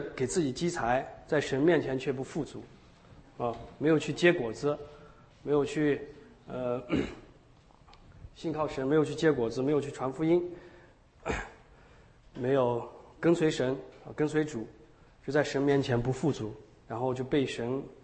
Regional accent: China; moved away; 我们都是中国的同胞，我们从大陆出来，我2001年出来

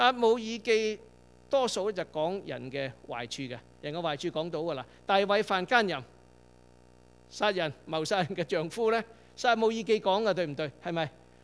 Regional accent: Guangdong, China; 咁於是乎，佢嫁嗰陣時候咧，就帶咗兩個我哋廣東人講得話咩油艇女

